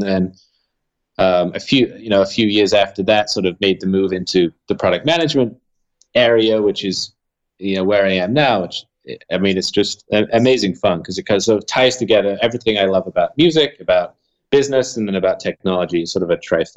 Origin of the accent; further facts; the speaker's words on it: London, United Kingdom; I grew up in London, sort of fully immersed in, you know, just playing music.